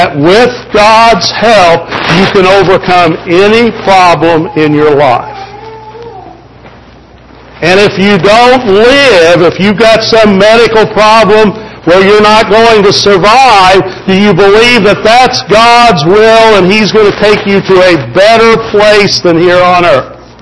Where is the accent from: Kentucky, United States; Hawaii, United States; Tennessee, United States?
Kentucky, United States; I grew up in Kentucky, and so when you're a boy growing up in Kentucky, the thing you want to do is play basketball for the University of Kentucky